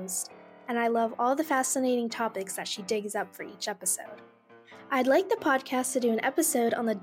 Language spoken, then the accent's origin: English; Maryland, United States; Hello, Betwixt the Sheets. … I'm from Maryland in the United States.